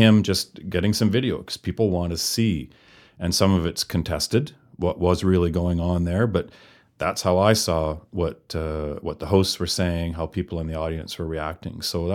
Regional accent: Canada; I said, well, I'm a journalist. I'm from Canada.

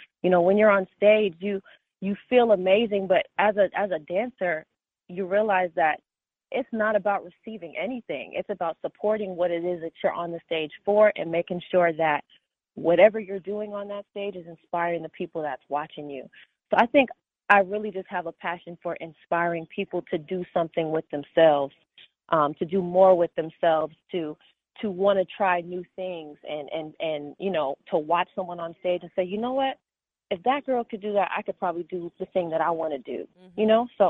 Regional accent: Long Island, New York, United States; now in Los Angeles, United States; I am a dancer from Long Island, New York, now living in Los Angeles, California.

